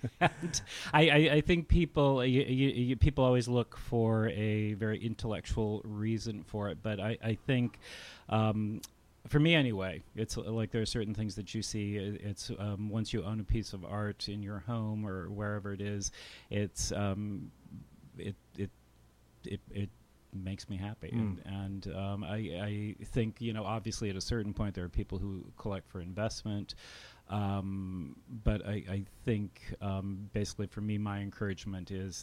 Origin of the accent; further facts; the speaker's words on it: Illinois, United States; when I was growing up, I grew up outside of Chicago